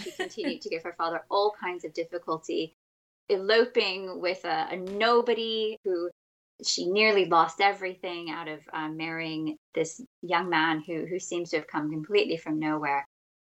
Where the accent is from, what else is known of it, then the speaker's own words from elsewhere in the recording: the South, United States; And I'm from the American South, and there's a phrase, come hell or high water, that we use.